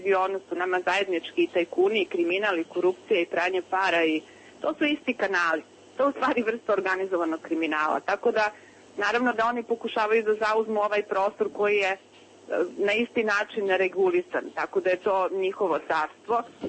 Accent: Serbia; Kod nas u Srbiji je to problem i parlamenta i finansiranja političkih stranaka.

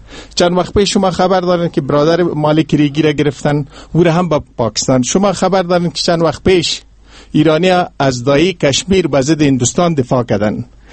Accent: Afghanistan; زه د چا مامور نه یم، زه د افغانستان بچه یم، زه په دغه تربیه شوی یم، ما غوندې میلیون ها و افغانان په دې وطن ځان جار کړی دی

